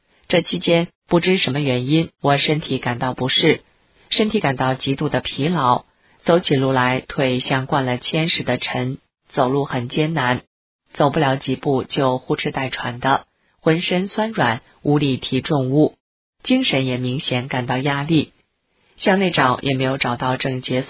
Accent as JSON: {"language": "Chinese", "region": "Beijing", "country": "China", "tie": "born there", "said": "我出生在北京"}